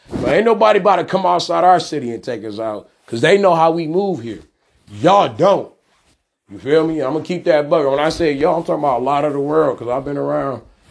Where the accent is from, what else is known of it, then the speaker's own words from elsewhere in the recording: Detroit, Michigan, United States; I'm from Detroit. Y'all ain't getting me. That's on Kennebec.